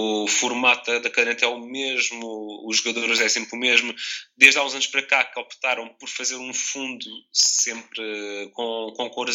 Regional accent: Almada, Setúbal, Portugal

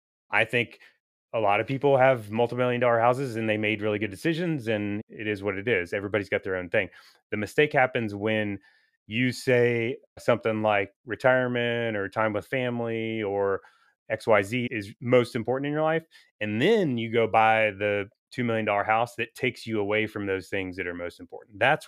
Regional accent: Kentucky, United States; Yeah, for the most part. I'm from Woodford County. If anybody drinks bourbon, I'm from where Woodford Reserve is made or whatever, distilled, I guess.

